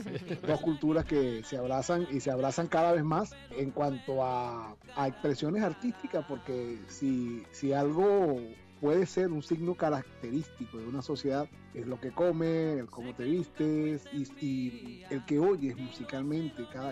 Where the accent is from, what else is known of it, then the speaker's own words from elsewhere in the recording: Madrid, Community of Madrid, Spain; Yo soy madrileño, cada vez que el aire de Madrid me pega en la cara, me siento madrileño.